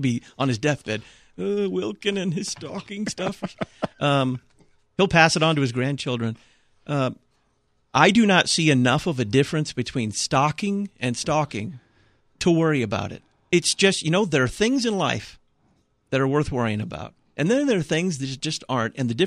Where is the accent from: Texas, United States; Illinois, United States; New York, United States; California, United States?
Texas, United States; accent: Texas; And my accent is a deeply suppressed Texas accent. It's deeply suppressed. So it's messed with every word I say.